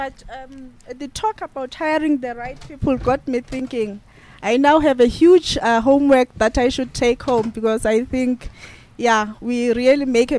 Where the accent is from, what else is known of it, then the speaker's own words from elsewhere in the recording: Witbank, Mpumalanga, South Africa; I'm from Witbank